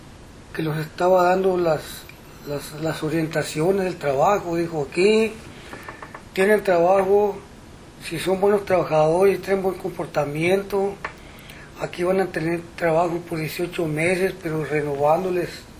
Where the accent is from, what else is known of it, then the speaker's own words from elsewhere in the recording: Sinaloa, Mexico; Y nosotros éramos 25 que salimos del estado de Sinaloa